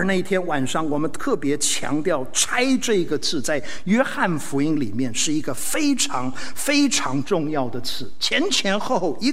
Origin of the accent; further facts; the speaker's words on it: Taiwan; 其实我在台湾出生长大